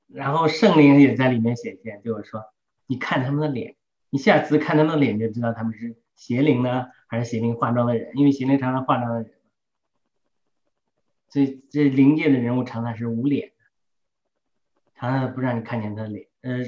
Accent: China; 这个我们都是中国长大的。那个受共产那个红色教育讲的

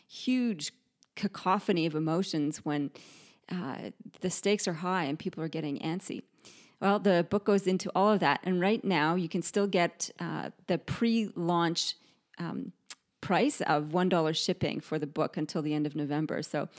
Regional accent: Canada; accent: Canadian; now in Australia; my accent really is still quite Canadian here. And no matter how hard I try, I can't quite get the pronunciation.

